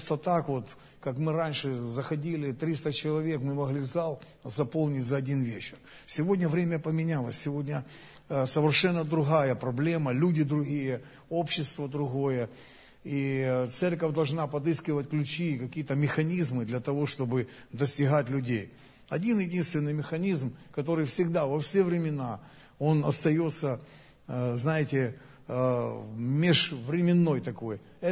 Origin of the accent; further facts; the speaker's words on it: Ukraine; я сам с Украины.